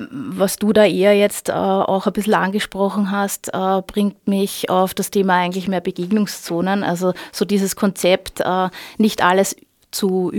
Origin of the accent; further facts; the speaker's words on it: Austria; oder bei uns in Österreich gibt es halt auch die Ausnahmen mit 30 km/h